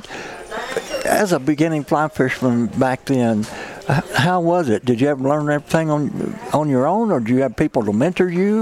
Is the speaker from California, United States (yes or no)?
no; Missouri, United States; I grew up in Mississippi County, Missouri, way down in the Boot Hill. And I was always fishing muddy waters, you know.